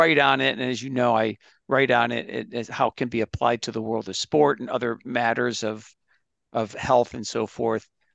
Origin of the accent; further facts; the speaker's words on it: Detroit, Michigan, United States; The only place really to go in the tough inner city of east side of Detroit was Catholic school.